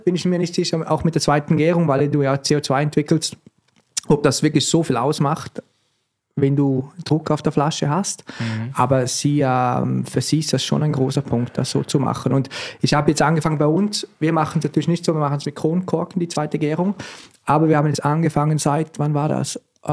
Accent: Switzerland

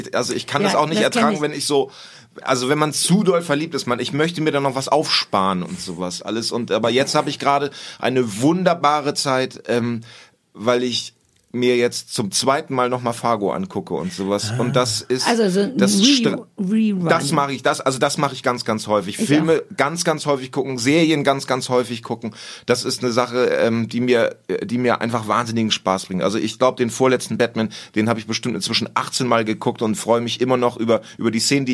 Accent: Cuxhaven, Lower Saxony, Germany; das erinnert mich auch an Cuxhaven. So, wo ich herkomme

